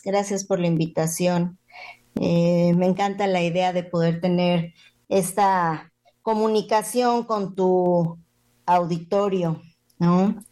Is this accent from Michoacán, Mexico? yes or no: no; Mexico City, Mexico; born there; Fíjate que yo nací en la Ciudad de México